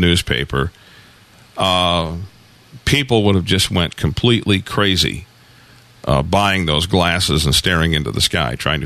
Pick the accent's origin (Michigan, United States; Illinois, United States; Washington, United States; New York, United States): Michigan, United States; being, you know, born and raised in Michigan